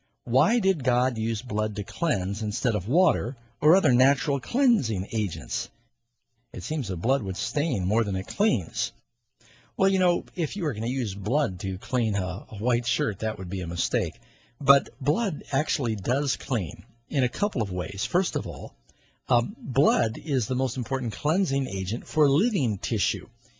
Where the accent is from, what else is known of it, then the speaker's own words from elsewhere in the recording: New York City, New York, United States; also born or lived in California; not only because I grew up in New York City, but I had never been to the World Trade Center even though I grew up in New York City. I was born in California.